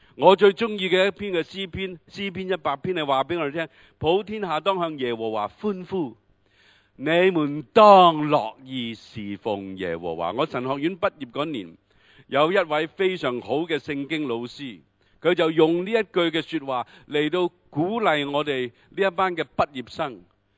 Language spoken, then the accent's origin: Cantonese; Hong Kong; 我香港大嘅